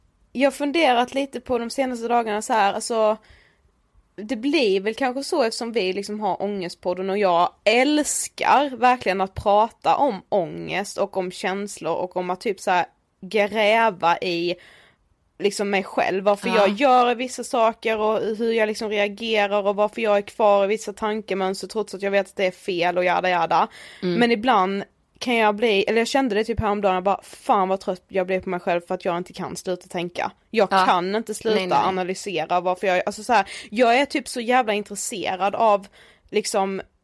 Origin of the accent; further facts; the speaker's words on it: Karlshamn, Blekinge, Sweden; Om ljudet är lite sämre idag så är det för att vi är ju hemma i Karlshamn.